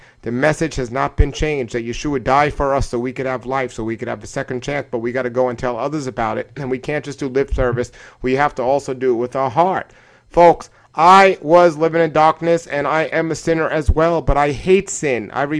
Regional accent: New York City, New York, United States; You know, I grew up an atheist in New York City, and I didn't know much about the scriptures

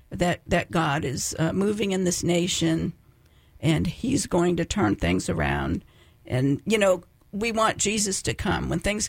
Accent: Boston, Massachusetts, United States; I grew up in the Boston area. So, you know, the Boston Marathon.

